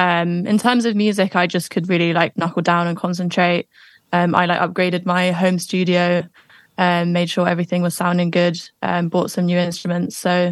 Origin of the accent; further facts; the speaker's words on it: London, United Kingdom; Yeah, I was born here. Yeah. Born in this house, actually.